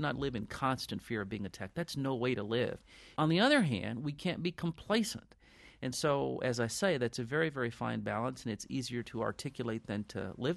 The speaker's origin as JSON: {"language": "English", "region": "Gulf Coast", "country": "United States", "said": "particularly in New Orleans and all along the Gulf Coast, and I'm from the Gulf Coast."}